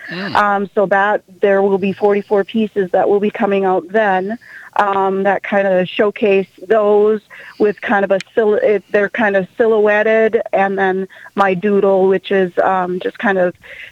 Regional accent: Minnesota, United States; Well, I have grown up pretty much in southwestern Minnesota my whole life. Just kind of, I have lived in Marshall, Pipestone, Granite Falls.

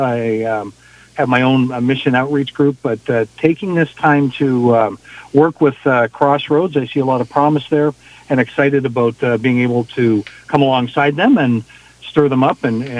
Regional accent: Eastern Canada, Canada; also born or lived in South America; now in United States; Originally, I'm from Canada, Eastern Canada. Was a missionary in South America for 7 to 10 years

